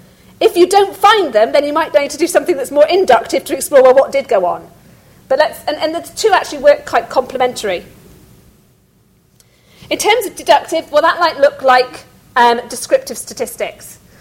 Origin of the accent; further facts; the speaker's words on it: South West England, United Kingdom; that's where you can see I'm from Somerset, I apologize, R's.